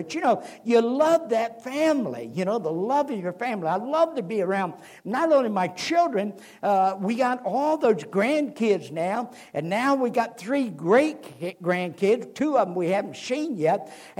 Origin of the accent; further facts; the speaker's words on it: Springfield, Ohio, United States; I was born and raised down in the southern part of Ohio, down around Greene and Clark County. I was born in Greene County in Yell Springs, and I grew up in Clark County, up close to Springfield.